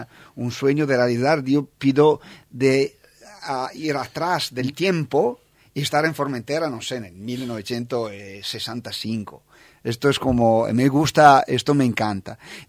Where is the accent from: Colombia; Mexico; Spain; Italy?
Italy; Spanish is a second language; Ok, yo soy italiano